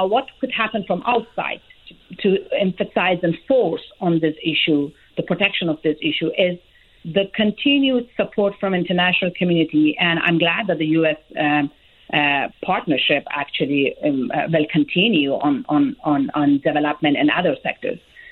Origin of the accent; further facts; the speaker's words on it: Herat, Afghanistan; now in United States; I'm originally from Herat. I'm born and raised in Herat.